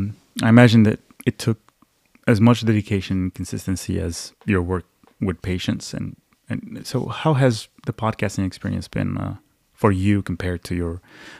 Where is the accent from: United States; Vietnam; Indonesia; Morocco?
Morocco; Casablanca, Casablanca-Settat; English is a second language; I grew up in Casablanca. Casablanca is a multi-million inhabitant.